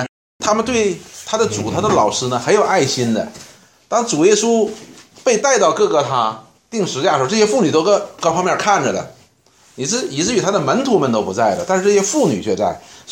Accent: China; 我们中国人喜欢把它当作周末过

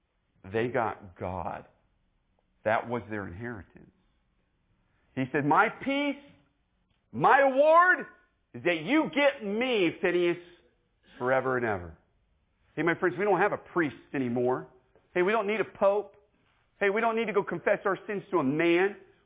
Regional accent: Kansas, United States; And I said, well, I'm from Kansas. I'm a Baptist minister. I'm a camp director, actually.

